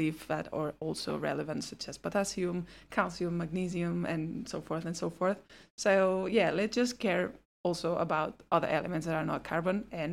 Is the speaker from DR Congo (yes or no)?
no; Barcelona, Catalonia, Spain; So I'm from Barcelona